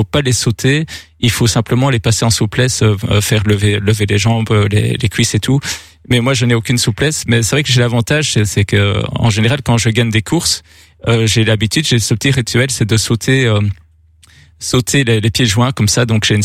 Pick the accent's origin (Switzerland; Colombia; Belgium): Belgium; Namur, Wallonia; c'est vrai que c'est un petit rêve en tant que namurois.